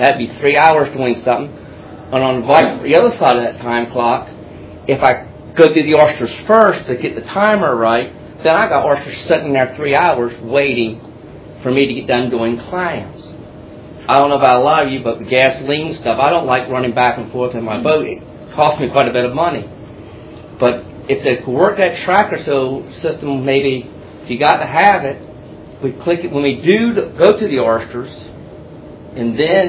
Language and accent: English; Chesapeake, Virginia, United States; I'm from Chesapeake, Virginia.